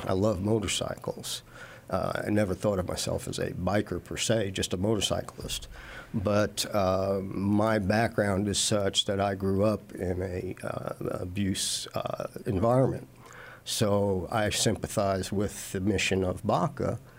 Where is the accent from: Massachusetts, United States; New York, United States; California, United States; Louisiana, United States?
New York, United States; I'm from New York. And that's all set in the Hudson River Valley initially.